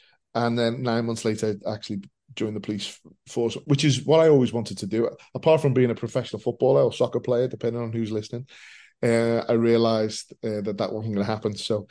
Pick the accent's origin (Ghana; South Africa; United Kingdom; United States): United Kingdom; Liverpool, North West England; So I'm born and bred in Liverpool.